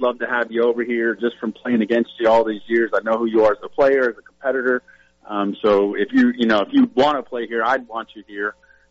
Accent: Port St. Lucie, Florida, United States; growing up in Port St. Lucie

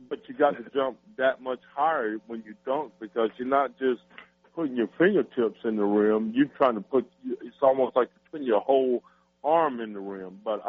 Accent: Georgia, United States; I grew up in Georgia, and I grew up idolizing Dominique Wilkins

